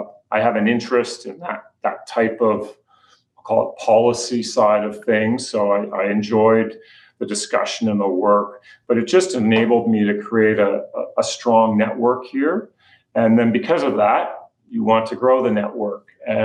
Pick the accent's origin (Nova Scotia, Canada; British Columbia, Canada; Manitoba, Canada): Nova Scotia, Canada; Halifax; moved away as an adult; now in Saint John, Canada; I grew up in Halifax. And 1993, moved from Halifax to St. John with my young family. And St. John's a relatively small place.